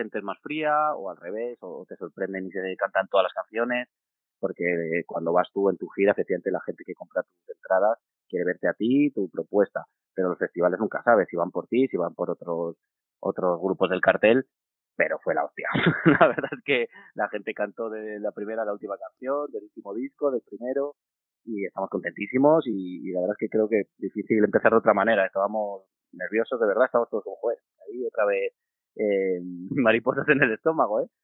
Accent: Burgos, Castile and León, Spain; También tiene que ver con que somos de Burgos, al final pues nos sentimos como más del norte, ¿no?

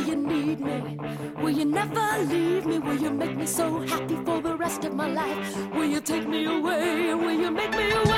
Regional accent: Bilbao, Basque Country, Spain; siendo yo bilbaíno

